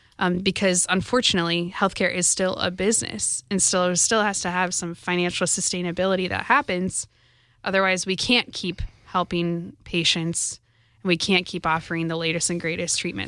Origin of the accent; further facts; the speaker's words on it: Midwest, United States; accent: Midwest; And I'm from the Midwest originally. Hopefully my Midwest accent translates in this over this microphone.